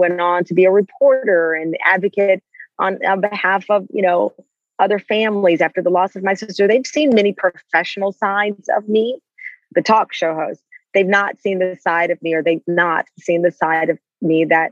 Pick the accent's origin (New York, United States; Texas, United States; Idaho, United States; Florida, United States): Texas, United States; then we had a ceremony at my church that I grew up in Texas